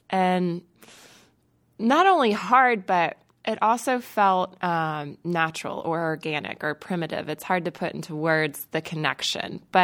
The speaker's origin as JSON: {"language": "English", "region": "North Carolina", "country": "United States", "tie": "born or raised there", "said": "I'm from Western North Carolina, so I grew up in the southern Blue Ridge Mountains, which are part of the Appalachian Mountains"}